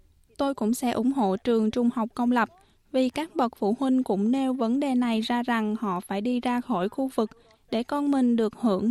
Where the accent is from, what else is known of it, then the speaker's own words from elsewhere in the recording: Australia; Tôi sinh ra và lớn lên tại Úc với cha mẹ là người Việt Nam.